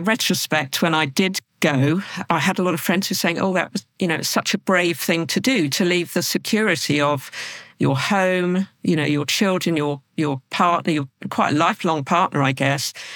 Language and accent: English; Guildford, South East England, United Kingdom; I was born in Guildford, Surrey, so I still live very locally. So it's my hometown and I still love it to bits. My father still lived in the house that we were brought up in.